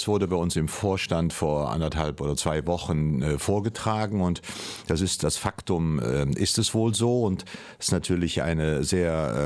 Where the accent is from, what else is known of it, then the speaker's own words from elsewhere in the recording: Cologne, North Rhine-Westphalia, Germany; Und es bedrückt mich vor allen Dingen als Kölner